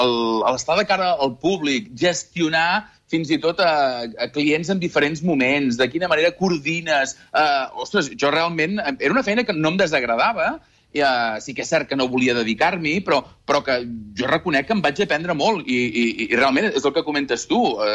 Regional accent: Arbúcies, Catalonia, Spain; de petit, a Arbúcies, que era on anava a l'escola

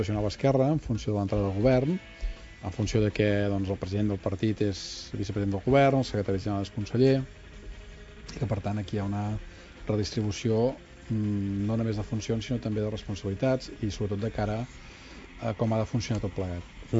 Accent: Catalonia, Spain; que soc català, aquí no hi ha aquesta tradició

